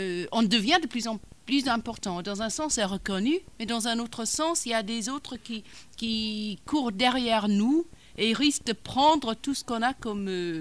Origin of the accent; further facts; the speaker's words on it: England, United Kingdom; French is a second language; Je suis anglaise, je ne suis pas irlandaise.